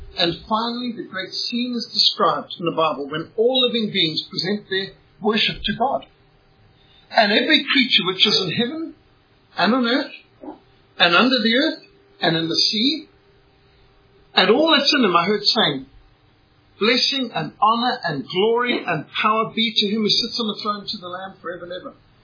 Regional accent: Indonesia; I had a leopard as a pet when I was growing up in Indonesia.

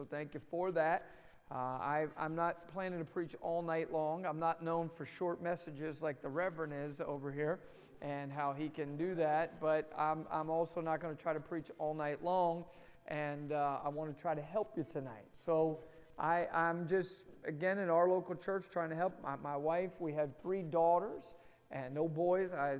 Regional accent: New Jersey, United States; And I am from New Jersey.

